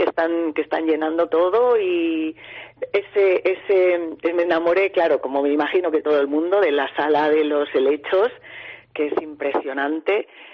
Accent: Ponferrada, Castile and León, Spain; de crear este ciclo aquí, en Ponferrada, en mi tierra, ¿no? En nuestra tierra, imagino

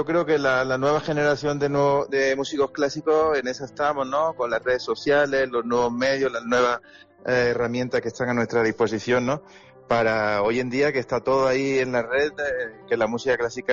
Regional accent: Málaga, Andalusia, Spain; also born or lived in London / Berlin / Madrid; now in Mexico City, Mexico; Yo vivía en Madrid y he estado 8 años. Yo soy de Málaga, he vivido en un montón de... Ya esta es la cuarta capital en la que vivo. He vivido en Londres, en Berlín, en Madrid, ahora en Ciudad de México.

